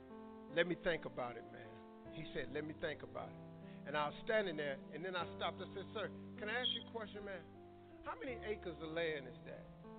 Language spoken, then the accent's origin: English; Cleveland, Ohio, United States; I'm from Cleveland. I do things.